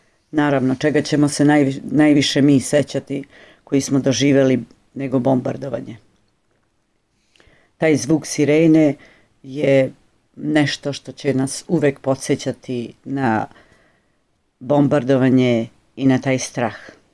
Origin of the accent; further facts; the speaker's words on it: Duge Njive, Peja District, Kosovo; kod mene u selu odakle sam ja, kod Kline, Duge njive kod Kline